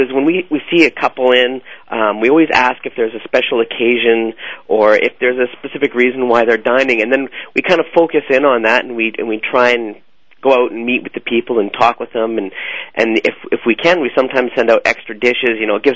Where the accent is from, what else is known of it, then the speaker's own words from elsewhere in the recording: British Columbia, Canada; Well, I'm from British Columbia, Canada.